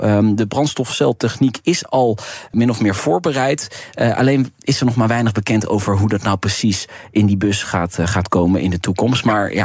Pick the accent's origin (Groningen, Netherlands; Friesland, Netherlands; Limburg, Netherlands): Limburg, Netherlands; Maastricht; Je weet, ik kom uit Maastricht.